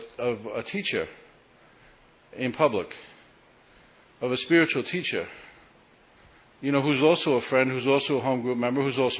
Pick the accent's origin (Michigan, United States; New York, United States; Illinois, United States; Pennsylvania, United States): New York, United States; Staten Island; I grew up on Staten Island, and I heard about guys from Brooklyn that he was talking about that I felt like I knew intimately, you know.